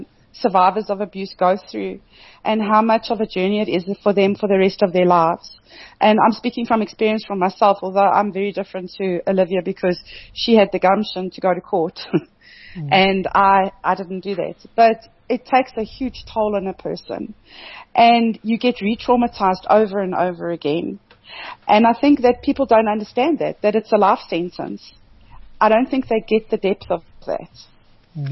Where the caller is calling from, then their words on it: Kimberley, Northern Cape, South Africa; I'm in Kimberley.